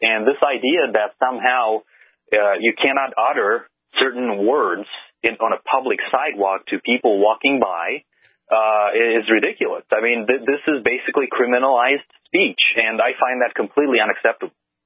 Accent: Romania; I grew up in Romania. I grew up in a house with a dirt floor, literally a dirt floor.

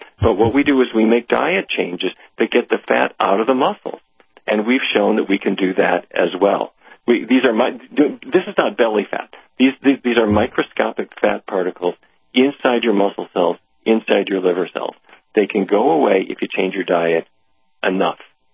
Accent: North Dakota, United States; I grew up in North Dakota. My father was a diabetes expert for the town

